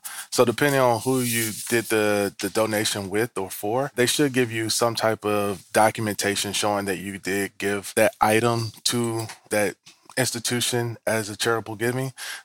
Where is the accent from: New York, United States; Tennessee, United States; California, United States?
Tennessee, United States; I'm from Tennessee, so.